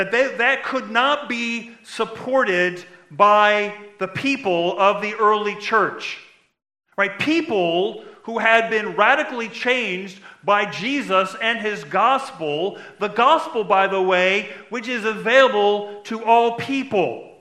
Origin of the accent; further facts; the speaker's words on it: United States; Hey, listen, I am an American. Born and raised